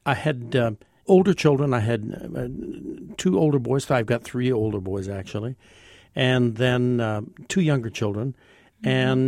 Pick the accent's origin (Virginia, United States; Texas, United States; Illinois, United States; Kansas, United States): Kansas, United States; You know, I'm from Kansas, and I went to the University of Kansas, and then I started with the Kansas City Opera.